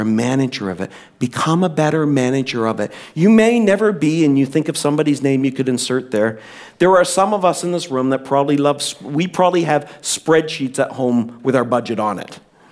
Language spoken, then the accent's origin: English; New Brunswick, Canada; many of you know I'm from New Brunswick originally.